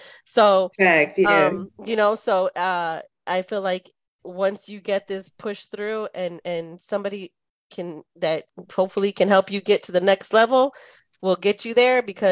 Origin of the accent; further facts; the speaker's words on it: Detroit, Michigan, United States; cause I'm from Detroit. So I grew up in a, you know, predominantly urban neighborhoods from the hood.